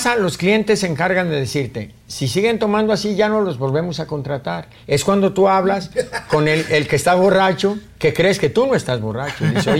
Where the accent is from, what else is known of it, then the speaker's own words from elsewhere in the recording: Tecolotlán, Jalisco, Mexico; Un mariachero de Teocaltiche que acabó viviendo en mi pueblo, en Tegolotlán. Pueblo bonito.